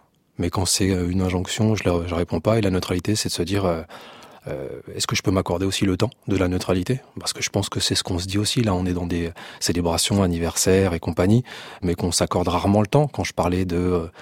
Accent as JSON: {"language": "French", "country": "France", "said": "on est français"}